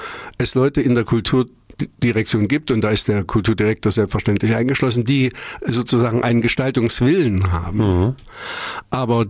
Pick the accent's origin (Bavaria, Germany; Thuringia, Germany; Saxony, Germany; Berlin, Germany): Thuringia, Germany; Erfurt; Und damit sind wir als Erfurter vorgeprescht und stehen dann dumm da.